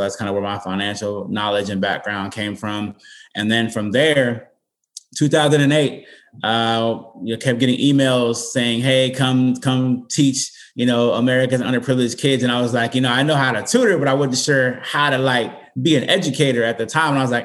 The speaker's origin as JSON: {"language": "English", "town": "Los Angeles", "region": "California", "country": "United States", "said": "So I'm originally from Northeast LA."}